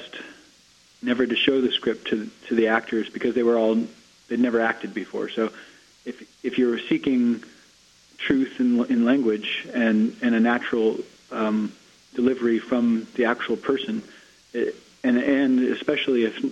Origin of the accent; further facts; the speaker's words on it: Los Angeles, California, United States; No, I'm from Los Angeles, but I've traveled there for about a decade now.